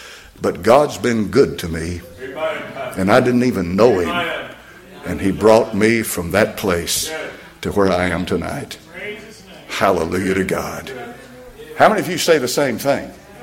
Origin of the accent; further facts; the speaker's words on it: United States; I'm a native, a born American citizen. I was born right here in the General Hospital, 1946. Been in this country all my life.